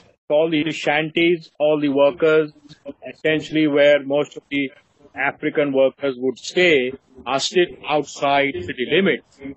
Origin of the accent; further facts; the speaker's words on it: India; And I also implicate myself because I'm from India and Indians consume the maximum amount of gold in the world.